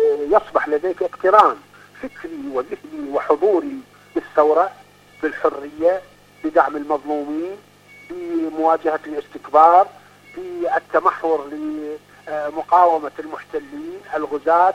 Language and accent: Arabic; Iraq; احنا عندنا في العراق